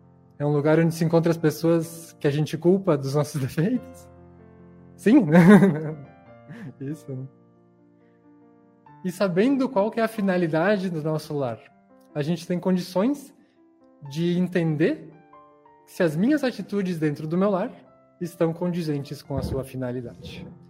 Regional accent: Brazil; born there; Já imagino que todos sejam brasileiros aqui, né? Todos nós nascemos no Brasil.

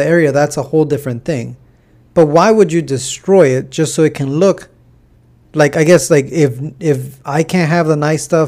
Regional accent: Los Angeles, California, United States; Oh, I said, they had asked me where I'm from, and I sai

